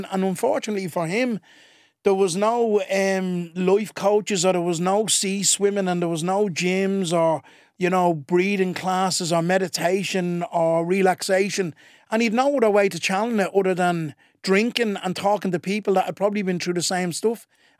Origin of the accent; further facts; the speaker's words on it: Ballymun, Leinster, Ireland; It'll land in the summer and start off in my hometown of Ballymun in the Access.